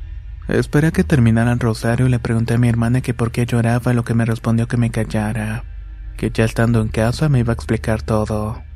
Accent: Tijuana, Baja California, Mexico; born there; Soy nacido en Tijuana, Baja California, pero tengo familia en Michoacán.

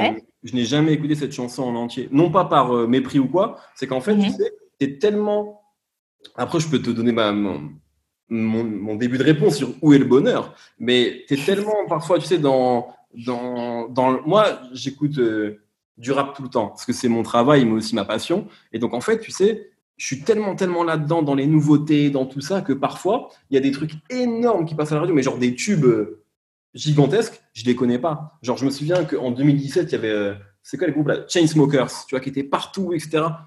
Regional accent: Algeria; born there; moi j'ai la double nationalité. Je suis né en Algérie, je suis très attaché à l'Algérie, etc. Je me sens autant l'un que l'autre.

